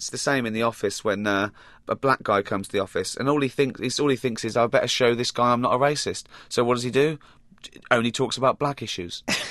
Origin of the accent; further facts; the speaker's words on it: United Kingdom; I'd say it was being British, but it can't be because Curb Your Enthusiasm pretty much pushes those same sort of embarrassing boundaries.